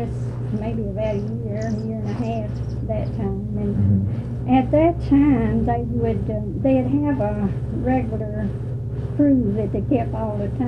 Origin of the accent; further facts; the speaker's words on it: South Alamance, North Carolina, United States; born there; No, I wasn't born in Hall River. Right. I was born in South Alamance. They moved back to where his home was, mm-hmm. South Alamance County. And I was born down there.